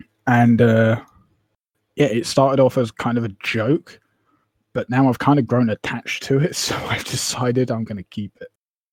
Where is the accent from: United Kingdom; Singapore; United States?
United Kingdom; I have absolutely no idea. I'm British. I didn't say I was a good British.